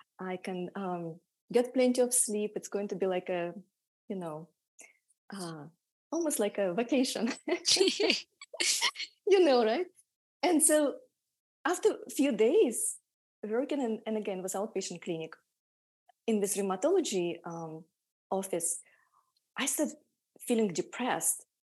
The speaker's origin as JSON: {"language": "English", "region": "Siberia", "country": "Russia", "tie": "born or raised there", "said": "I was born near Mongolia and I grew up in Siberia and I went to medical school in Siberia."}